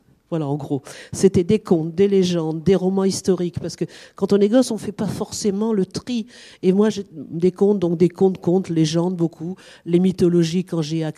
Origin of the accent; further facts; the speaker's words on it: Nouvelle-Aquitaine, France; moi, je ne suis pas du tout de Bretagne, je suis de la Dordogne, qui est une région très forestée, plus que la Bretagne même, de grandes forêts de chênes et châtaigniers.